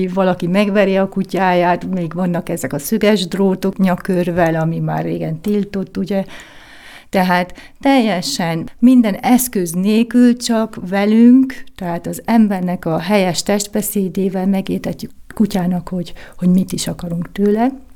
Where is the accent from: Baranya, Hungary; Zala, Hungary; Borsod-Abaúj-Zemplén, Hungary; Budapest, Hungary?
Zala, Hungary; Zalaegerszeg; now in Vienna, Austria; Bécsben élek, Zalaegerszegen nőttem fel